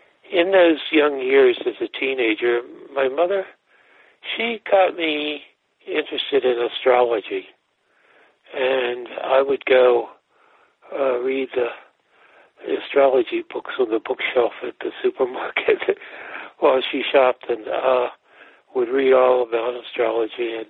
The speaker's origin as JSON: {"language": "English", "town": "Baltimore", "region": "Maryland", "country": "United States", "tie": "born or raised there", "said": "I was born in Baltimore in 1945, and I live in the house that I was raised in."}